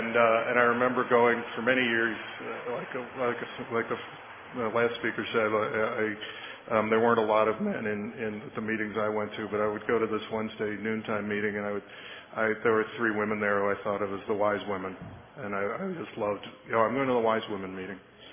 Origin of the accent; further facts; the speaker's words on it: Boston, Massachusetts, United States; also born or lived in Chicago; I'm from Boston, and my home group is. But I was born in Chicago, just to keep the trend going.